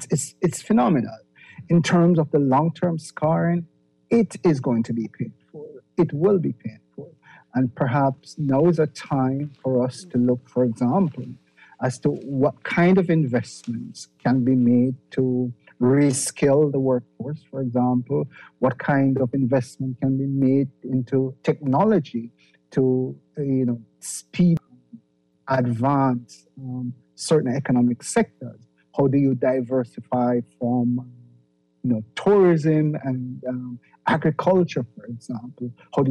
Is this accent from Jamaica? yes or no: yes; Jamaica; born there; I mean, I was born in Jamaica, and that has been an issue for decades.